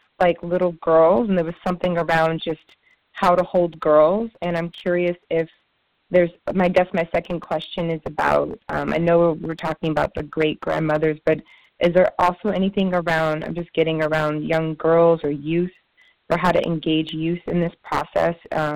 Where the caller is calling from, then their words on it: Oakland, California, United States; I'm calling from Oakland, California.